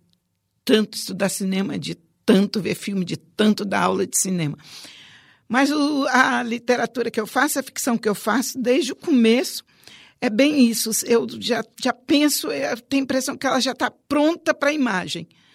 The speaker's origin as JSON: {"language": "Portuguese", "region": "Espírito Santo", "country": "Brazil", "said": "a história do Brasil, a história, sobretudo, da minha terra, a história do Espírito Santo"}